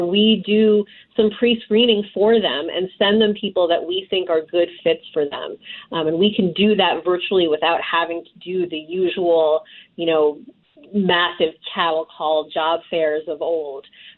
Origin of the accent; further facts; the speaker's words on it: Connecticut, United States; also born or lived in Washington, D.C.; I was born and raised in Connecticut, but I actually worked in Washington, D.C. for about 15 years